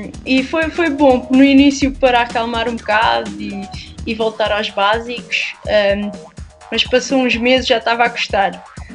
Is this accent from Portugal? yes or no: yes; Quarteira, Algarve, Portugal; de onde eu sou de Quarteira, só não havia ondas muito consistentemente, por isso íamos para Sagres muitas vezes